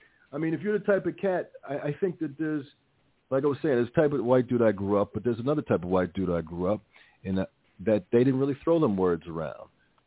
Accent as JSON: {"language": "English", "town": "Newark", "region": "New Jersey", "country": "United States", "said": "I mean, I was coming from Newark, so everybody was black"}